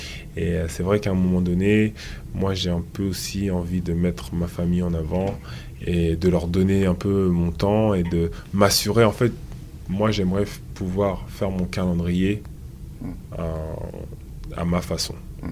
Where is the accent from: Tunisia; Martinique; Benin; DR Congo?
Benin; Je suis béninois. Hein, mon père est béninois.